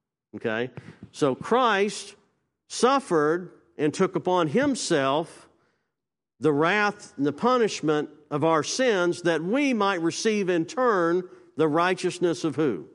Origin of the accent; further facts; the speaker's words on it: Virginia, United States; I'm from Virginia, so I'm a Virginia Cavalier fan.